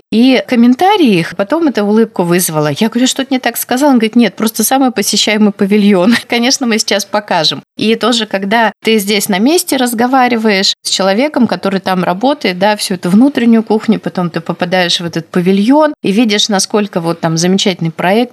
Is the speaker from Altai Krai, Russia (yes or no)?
yes; Biysk, Altai Krai, Russia; ну, мы с Алтая, она говорит, откуда, я говорю, ну, Алтайский край, Бийск.